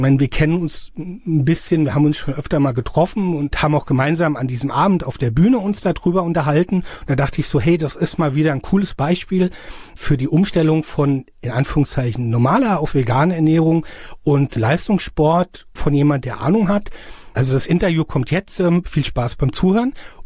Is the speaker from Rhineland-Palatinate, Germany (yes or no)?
yes; Mainz, Rhineland-Palatinate, Germany; ich bin Mainzer.